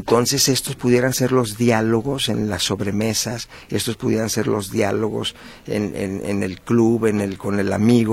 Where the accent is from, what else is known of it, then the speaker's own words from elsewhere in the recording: Mexico; iba a decir nosotros como mexicanos